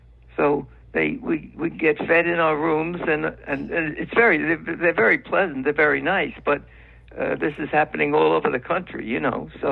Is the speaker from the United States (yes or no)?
yes; Brooklyn, New York, United States; I grew up in Brooklyn, New York.